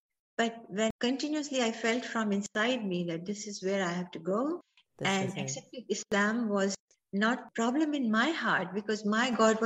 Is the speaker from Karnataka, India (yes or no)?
no; Ajmer, Rajasthan, India; As I was growing up in Ajmer, Ajmer is a city in Rajasthan, and which is also a very important place for Muslims as well as Hindus because of Pushkar and the masjid there.